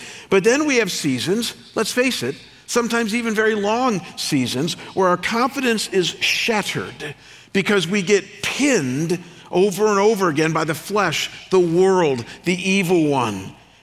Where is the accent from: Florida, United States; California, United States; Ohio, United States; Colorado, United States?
Ohio, United States; And the little town that I was raised in Ohio had one expectation for little boys, and that's that you had to be involved in sports.